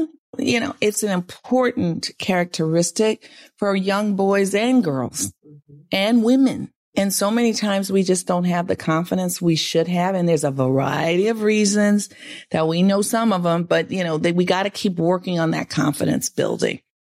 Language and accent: English; New Orleans, Louisiana, United States; And well, growing up in New Orleans too, it's like, you know, the ability to keep your hair into any kind of anything was like hopeless.